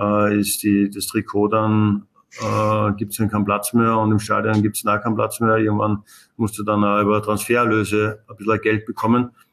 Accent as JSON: {"language": "German", "region": "Upper Austria", "country": "Austria"}